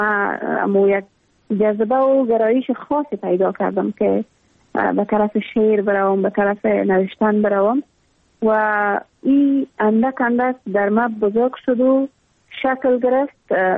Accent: Afghanistan; تمام مردم افغانستان و حداقل هم نسلای ما، کسایی که هم دوره ما هستن، هم سن سال ما هستن، ما در دامن جنگ زاده شدیم، اما تو در جنگ کلان شدیم

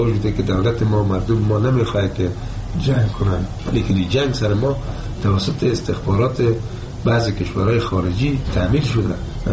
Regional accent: Afghanistan; ما افغان هستیم

